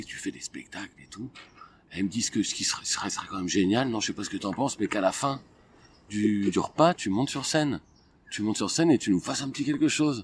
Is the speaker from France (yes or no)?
yes; Abbeville, Hauts-de-France, France; born there; Je suis né à Abbeville dans la Somme.